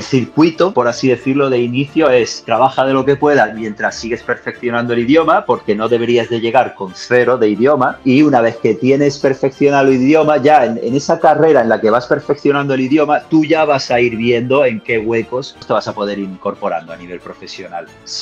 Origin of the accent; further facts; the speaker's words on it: Seville, Andalusia, Spain; moved away as an adult; yo soy originario de Sevilla, pero enseguida, en cuanto tuve la mayoría de edad, pues emigré al norte de España, a las zonas montañosas. Siempre me ha gustado la montaña, nada que ver con el plano de Sevilla y el calor.